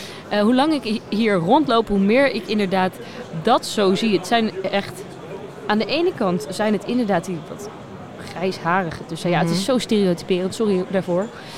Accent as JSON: {"language": "Dutch", "town": "Harmelen", "region": "Utrecht", "country": "Netherlands", "said": "Ik kom ook uit een dorpje, klein dorpje ernaast. Oh. Harmelen. Dus ik ken Utrecht wel goed, ja."}